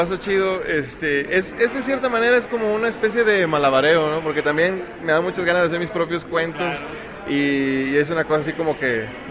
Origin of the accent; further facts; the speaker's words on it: Mexico; Como mexicanos, ¿verdad?